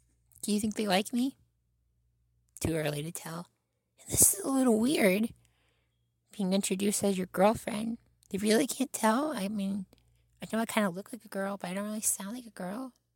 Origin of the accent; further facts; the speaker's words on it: United States; Oh, well, I was born here. I'm American, but my family makes them differently.